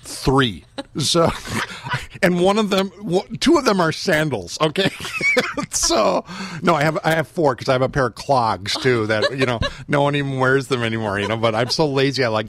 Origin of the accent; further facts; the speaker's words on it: Milwaukee, Wisconsin, United States; because I grew up in Milwaukee, for goodness sakes.